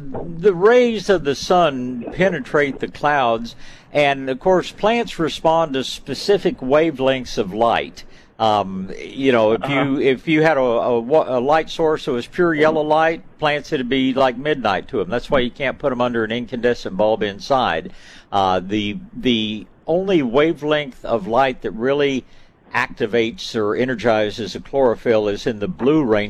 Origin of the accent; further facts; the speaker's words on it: Dallas, Texas, United States; used to see a lot of them growing up in the Dallas area when I was going to school up in that part of the world.